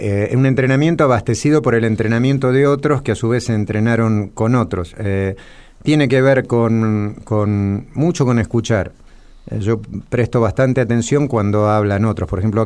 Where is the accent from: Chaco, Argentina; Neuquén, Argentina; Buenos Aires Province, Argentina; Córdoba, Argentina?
Buenos Aires Province, Argentina; Ciudadela; soy un muchacho de Ciudadela, soy hincha de Racing. Soy judío